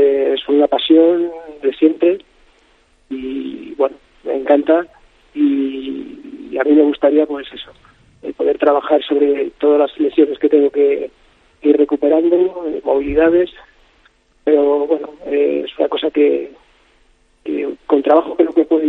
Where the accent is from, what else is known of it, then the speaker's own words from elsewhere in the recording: Madrid, Community of Madrid, Spain; now in Illescas, Spain; soy de Madrid, pero me trasladé a Illescas y llevo bastante tiempo ahí.